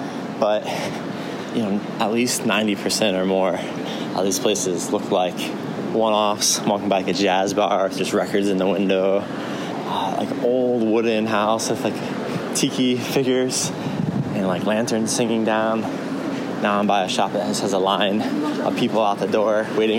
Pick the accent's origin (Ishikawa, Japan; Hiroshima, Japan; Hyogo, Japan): Hyogo, Japan; Kobe; I know Tokyo so well, and in a lot of ways I know it better than my hometown of Kobe.